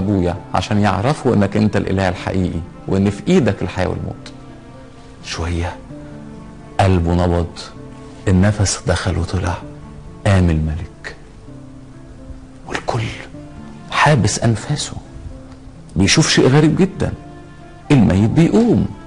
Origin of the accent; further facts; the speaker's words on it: Egypt; وإحنا عندنا في مصر بنحتفل بشم النسيم